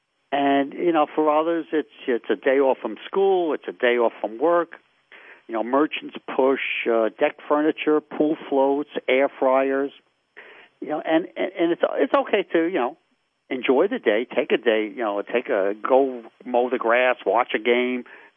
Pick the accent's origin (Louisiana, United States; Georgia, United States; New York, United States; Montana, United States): New York, United States; Brooklyn; You know, I grew up in Brooklyn, so it was coming up to the Catskills, you know, a lot of that.